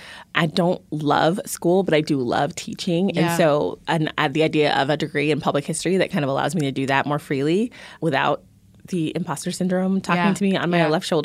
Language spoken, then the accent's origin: English; Houston, Texas, United States; I'm from Houston. I'm from the white suburbs of Houston